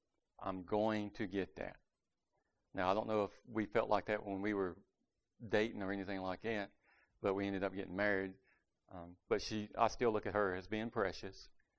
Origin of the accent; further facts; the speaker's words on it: Reesville, North Carolina, United States; born there; Do I feel like I'm valued because I was born in Reesville, North Carolina?